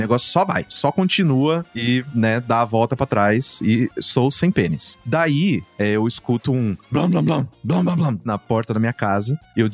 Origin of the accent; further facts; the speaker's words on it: Mococa, São Paulo, Brazil; eu sonhei que eu tava em Mococa e na minha casa lá dos meus avós, onde eu fui criado por boa parte da minha vida